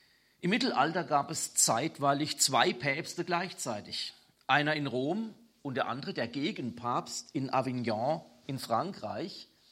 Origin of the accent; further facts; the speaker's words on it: Pirmasens, Rhineland-Palatinate, Germany; Ich war gestern in meiner Heimatstadt Pirmasens und bin da auch durch den Ortsteil Fehrbach gefahren.